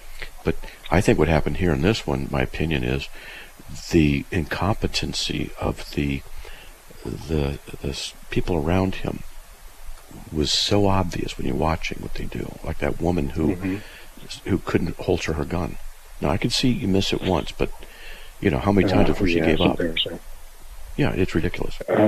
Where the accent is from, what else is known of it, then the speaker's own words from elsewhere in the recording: California, United States; I grew up in California mostly, and I wouldn't go back there if you paid me.